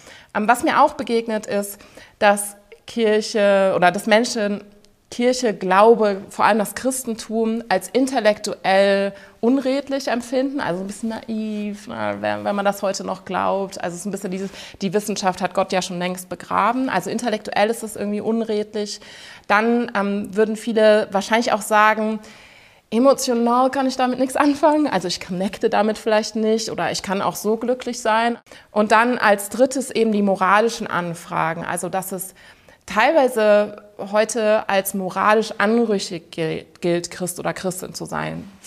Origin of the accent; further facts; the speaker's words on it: Cologne, North Rhine-Westphalia, Germany; Ich komme aus Köln